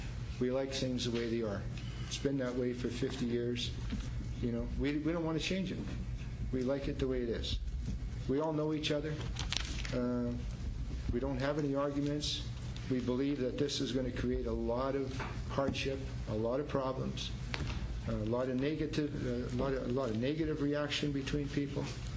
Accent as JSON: {"language": "English", "town": "Winnipeg", "region": "Manitoba", "country": "Canada", "tie": "born or raised there", "said": "Because I grew up in that area. I was born in Transcona."}